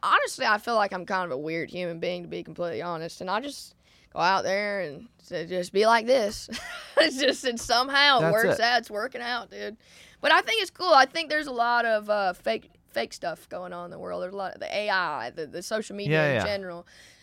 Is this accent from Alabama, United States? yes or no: yes; Montgomery, Alabama, United States; I just want to let you know. I was like, I'm from Montgomery.